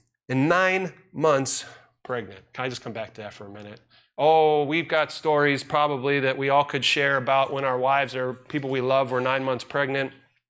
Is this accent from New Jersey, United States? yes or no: no; McHenry, Illinois, United States; born there; I was born in McHenry, Illinois, and so if I had to go back there, I don't know that I've been back there in probably 40 years.